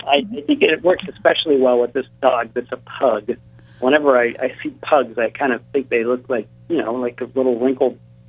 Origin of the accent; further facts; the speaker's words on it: St. Petersburg, Florida, United States; now in Hawaii, United States; But, you know, I grew up in St. Petersburg, so you're right. It is, that area is a great place for writers.